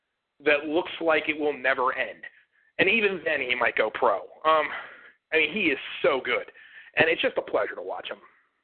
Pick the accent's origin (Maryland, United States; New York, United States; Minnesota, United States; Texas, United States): Maryland, United States; Baltimore; you know, I'm from Baltimore, so I try and watch the Ravens every week